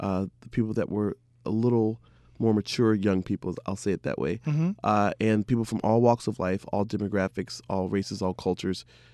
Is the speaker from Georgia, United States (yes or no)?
yes; Georgia, United States; I may pull out a song in the Atlanta area, since I'm from Georgia, that I know is popular in that region because I was born in that region